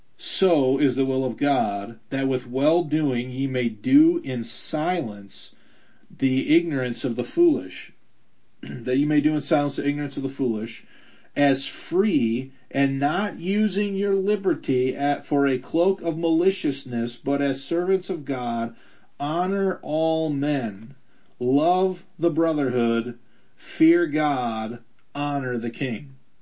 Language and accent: English; United States; Now, I'm an American by earthly birth and citizenship